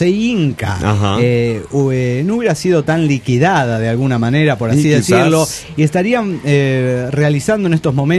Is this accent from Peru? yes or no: yes; Juliaca, Puno, Peru; de Juliaca, Perú.